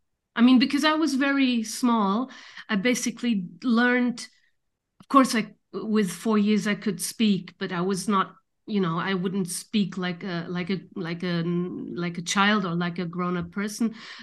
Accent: Düsseldorf, North Rhine-Westphalia, Germany; born there; English is a second language; I was born in Dusseldorf, which is North Rhine-Westphalia, how you call it, and my father is also from there

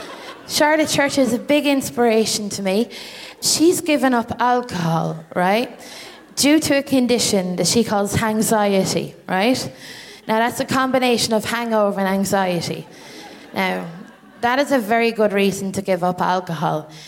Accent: Ireland; Do you know what's weird about being Irish and ex-Catholic is that, like, I don't miss the human rights abuses that they did, right?

